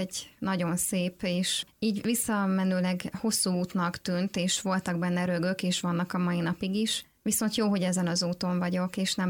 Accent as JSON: {"language": "Hungarian", "town": "Tekenye", "region": "Zala", "country": "Hungary", "said": "a faluban, ahonnan származom Tekenyéről."}